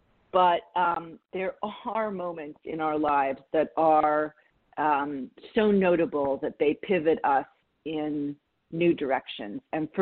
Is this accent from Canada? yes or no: yes; Canada; moved away as an adult; I had been practicing law in Toronto. I'm Canadian, so I had come from Canada to New York.